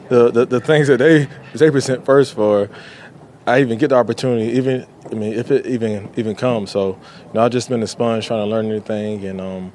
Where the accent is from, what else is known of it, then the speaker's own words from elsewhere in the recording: Florida, United States; with Zay, we're both from Florida, I think it comes easy.